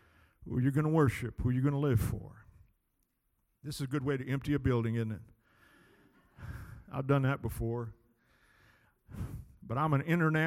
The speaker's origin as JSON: {"language": "English", "region": "Louisiana", "country": "United States", "tie": "born or raised there", "said": "I grew up in South Louisiana. And like my friend Brother Alton, I know what good gumbo is."}